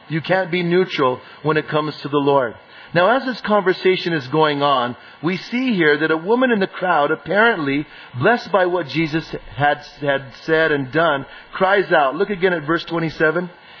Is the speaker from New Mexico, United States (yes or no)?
yes; Bernalillo, New Mexico, United States; I was raised in Bernalillo, a little small town north of Albuquerque, and I was raised in a Catholic family.